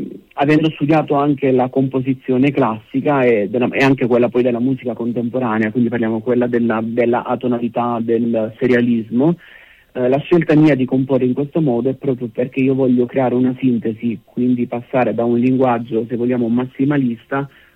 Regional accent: Apulia, Italy; ho fatto ritorno appunto in Puglia, lavoro come insegnante. Però il mio ritorno è dovuto soprattutto a un legame con la mia terra, con le mie radici

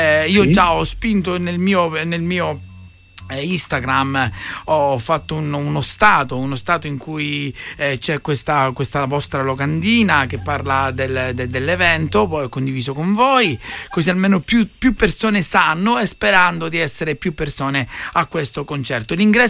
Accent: Bagnara Calabra, Calabria, Italy; also born or lived in Gioia Tauro; Io sono di Bagnara Calabra. Sono cresciuto tra Bagnara e Gioia Tauro, diciamo.

